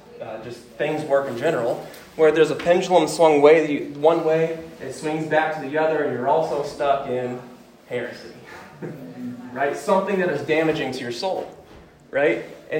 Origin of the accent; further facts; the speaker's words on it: United States; What am I doing? I'm American. What can I say?